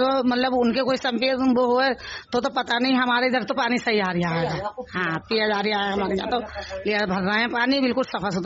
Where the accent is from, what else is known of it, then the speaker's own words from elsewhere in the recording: Bisharatganj, Uttar Pradesh, India; now in Delhi, India; मैं रहने बरेली के पास विशारदगंज।